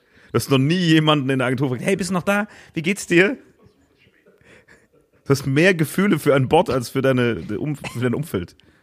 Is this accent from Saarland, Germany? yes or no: yes; Saarland, Germany; Im Saarland zum Beispiel, wenn ich in meinem Heimatort, wo ich gewohnt habe, wählen gehe, niemand braucht deinen Personalausweis.